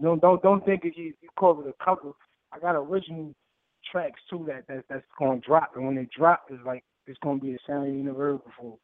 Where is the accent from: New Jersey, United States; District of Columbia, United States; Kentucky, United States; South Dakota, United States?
New Jersey, United States; Jersey City; Jersey City. I'm from Lafayette Projects. That's where I was born at, Jersey City.